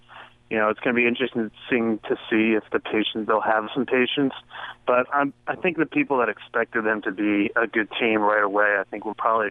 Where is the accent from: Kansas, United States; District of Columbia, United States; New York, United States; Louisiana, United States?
District of Columbia, United States; Washington; My hometown Wizards have a really good record.